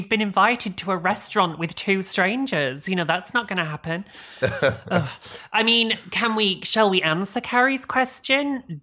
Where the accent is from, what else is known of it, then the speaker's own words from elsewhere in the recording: England, United Kingdom; we, all of us, we question things if they come too easily. We're English.